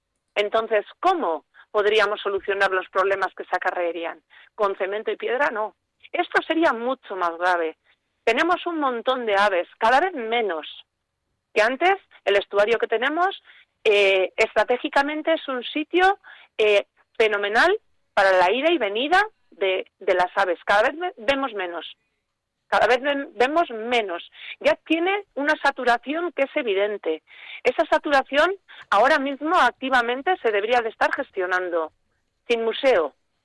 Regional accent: Bermeo, Basque Country, Spain; Yo soy de Bermeo.

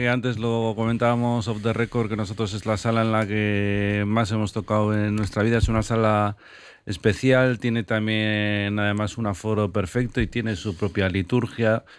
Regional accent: Bilbao, Basque Country, Spain; cuando les dices pues que somos de Bilbao y tal

